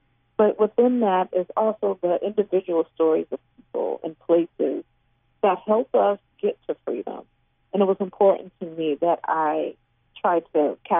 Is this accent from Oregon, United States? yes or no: no; Cleveland, Ohio, United States; also born or lived in New Orleans; I grew up in Cleveland, Ohio, in the Midwest